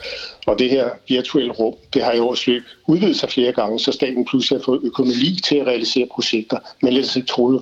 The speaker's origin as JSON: {"language": "Danish", "town": "Copenhagen", "region": "Capital Region of Denmark", "country": "Denmark", "said": "Jeg kommer fra København."}